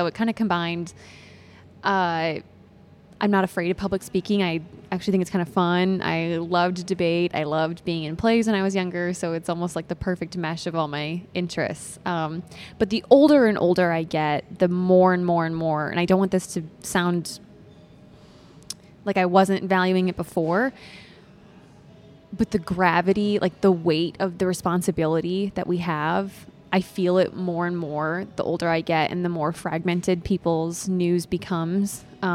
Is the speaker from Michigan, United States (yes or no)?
no; South Dakota, United States; but growing up, you know, we always had local TV on, and I'm from South Dakota.